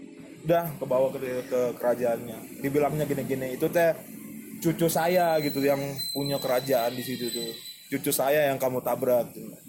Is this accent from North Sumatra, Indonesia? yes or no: yes; Medan, North Sumatra, Indonesia; Gua di kota kelahiran gua sih Medan, dari Medan.